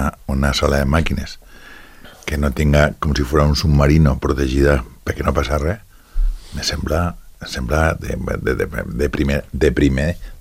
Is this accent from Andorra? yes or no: yes; Sant Julià de Lòria, Andorra; jo sóc d'Andorra, no fa falta que sigui de Sant Julià només, jo sóc d'Andorra.